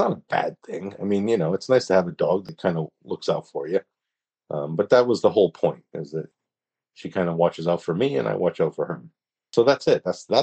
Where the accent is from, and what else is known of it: East Coast, United States; born or raised there